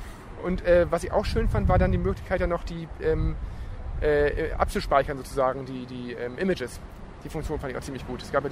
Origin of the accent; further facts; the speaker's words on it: Hamburg, Germany; Man muss ja übersetzen, wir sind ja aus Hamburg.